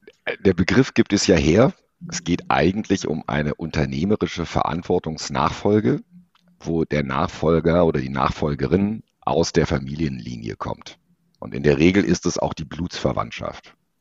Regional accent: Düsseldorf, North Rhine-Westphalia, Germany; also born or lived in Munich / Berlin; Geboren in München, groß geworden am Ortsrand von Düsseldorf, habe mein Herz an diese Stadt verloren und bin nach Wanderjahren, nach Bundeswehr, Studium in Berlin und in Berufsjahren in München auch wieder hier angelandet. Heute mit Familie am Ortsrand Düsseldorfs

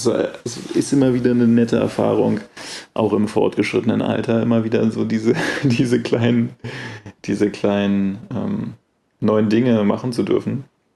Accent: Germany; accent: German; versuche ich mich anzustrengen, so zu reden, dass man vielleicht nicht sofort meinen deutschen Akzent bemerkt.

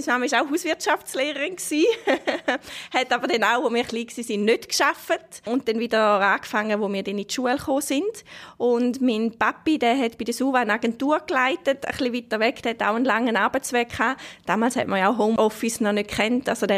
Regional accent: Degersheim, St. Gallen, Switzerland; Ich bin in Degasheim, das ist richtig St. Gallen, aufgewachsen mit auch 2 Geschwistern, kleine Familie.

